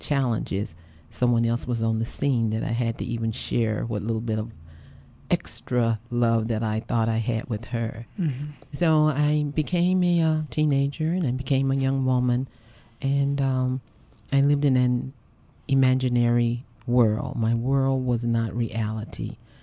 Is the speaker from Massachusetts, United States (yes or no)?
no; Hamlet, North Carolina, United States; I grew up in Hamlet, North Carolina. That's about 100 miles from Fayetteville, North Carolina, Fort Bragg.